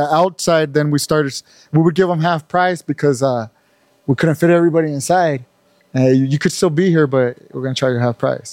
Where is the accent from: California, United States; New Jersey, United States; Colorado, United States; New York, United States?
California, United States; Red Bluff; my hometown. It's called I was raised there. Red Bluff, California, Northern California.